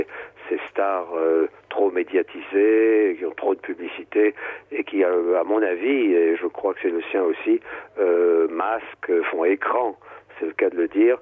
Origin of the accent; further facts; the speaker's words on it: Marseille, Provence-Alpes-Côte d'Azur, France; Il se trouve que je suis de Marseille, comme je dis là-dedans